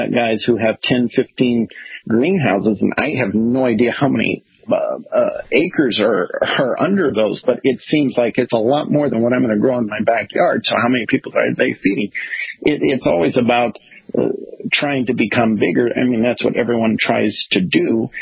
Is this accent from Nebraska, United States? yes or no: yes; Nebraska, United States; I'm from Nebraska, and that was very common.